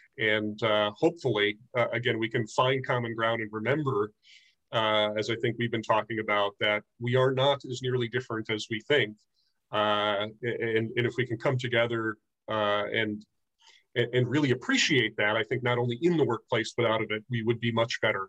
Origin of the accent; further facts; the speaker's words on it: United States; That needed to adapt more than I was used to as an American.